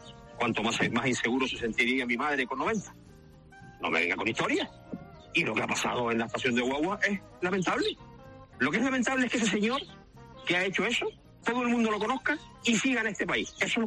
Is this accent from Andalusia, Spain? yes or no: no; Las Palmas de Gran Canaria, Canary Islands, Spain; yo soy una persona que soy de Vegueta y yo nunca me he sentido igual de inseguro ahora que hace 20 años cuando paseo por la catedral y está lleno de personas en la plaza y me he sentido inseguro y tengo 54 años